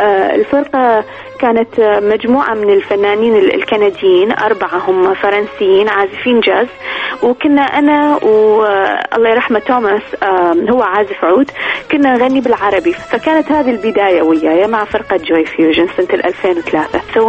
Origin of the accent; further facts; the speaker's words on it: Iraq; now in Toronto, Canada; أنا مغنية عراقية وحابة أسوي مشروع أنه أربط بالكلام العراقي ويا الموسيقى الحديثة